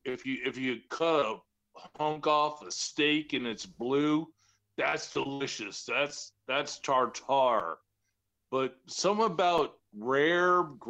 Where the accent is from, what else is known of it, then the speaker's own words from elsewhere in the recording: New Orleans, Louisiana, United States; I'm from New Orleans, right?